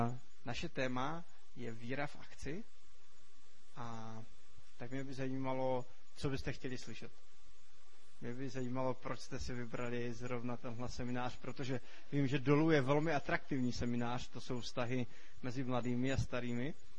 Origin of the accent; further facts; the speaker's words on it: Vsetín, Zlín Region, Czechia; jsem ze Vsetína, z křesťanského sboru